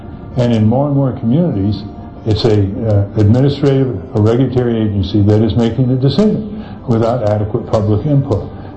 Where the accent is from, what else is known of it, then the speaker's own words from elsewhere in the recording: Connecticut, United States; My hometown in Connecticut was fluoridated by a precipitous decision of a state agency